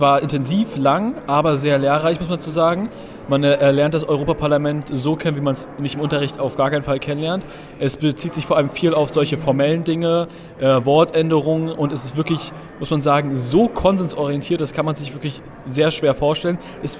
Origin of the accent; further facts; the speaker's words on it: Brandenburg, Germany; Jein, also Speckgürtel Berlin